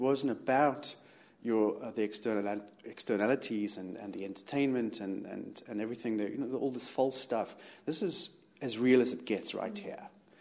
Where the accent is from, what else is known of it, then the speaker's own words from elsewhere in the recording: South Africa; now in Israel; I grew up in South Africa.